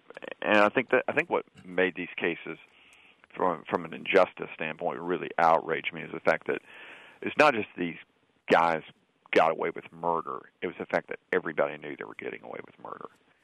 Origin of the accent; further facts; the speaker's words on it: Texas, United States; I grew up in Texas, it's East Texas, and it's very southern. It's not that different from Mississippi.